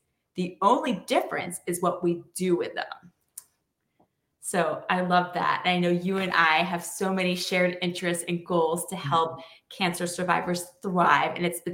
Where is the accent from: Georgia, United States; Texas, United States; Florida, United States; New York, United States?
Georgia, United States; Savannah; You know, I'm from Savannah, Georgia, so it's a short drive to Jacksonville, and I could go visit my dad at the same time.